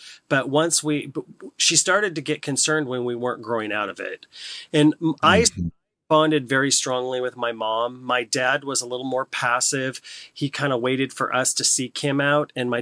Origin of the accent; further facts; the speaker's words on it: Port Orchard, Washington, United States; So I was born and raised in Port Orchard, Washington, which, for those of you who don't know, it's across the Puget Sound from Seattle.